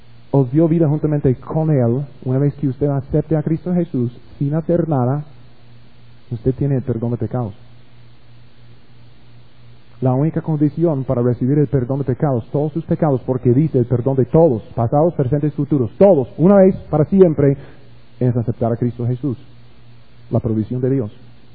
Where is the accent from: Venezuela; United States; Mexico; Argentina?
United States; Spanish is a second language; Yo sé, yo soy gringo, a veces no entiendo bien el español.